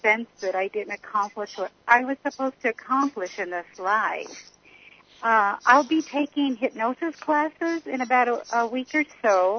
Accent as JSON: {"language": "English", "town": "Phoenix", "region": "Arizona", "country": "United States", "said": "I'm from Phoenix, Arizona."}